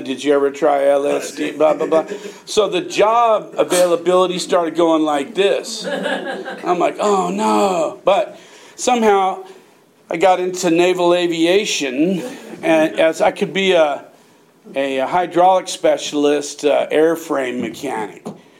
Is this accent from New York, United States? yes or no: no; Berkeley, California, United States; I grew up in Berkeley, and my parents were intellectual